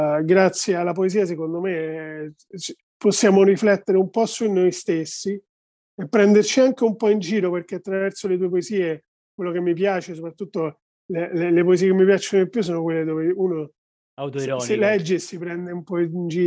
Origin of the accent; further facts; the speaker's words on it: Rome, Lazio, Italy; siccome io sono di Roma